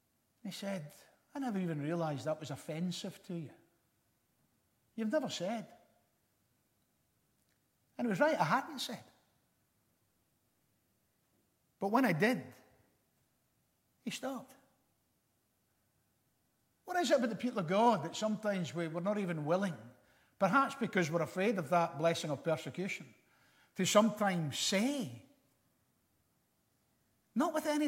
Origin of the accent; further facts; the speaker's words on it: Glasgow, Scotland, United Kingdom; also born or lived in Springburn; I remember growing up in Knightswood in Glasgow. Born in Springburn, brought up in Knightswood. And I remember growing up in Knightswood in Glasgow.